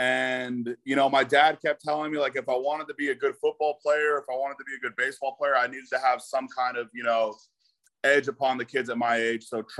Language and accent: English; New York, United States; now in Tennessee, United States; Originally, I'm from New York, but I live in Tennessee now.